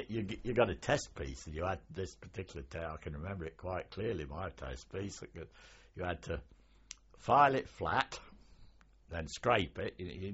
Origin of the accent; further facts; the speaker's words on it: England, United Kingdom; I'm British, I'm English, and I really, really am, and still am.